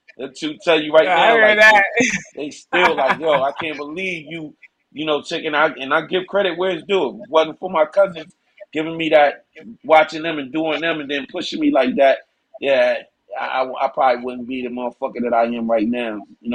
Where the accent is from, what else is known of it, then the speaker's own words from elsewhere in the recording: Canada; No, I'm from Canada, but I'm from downtown.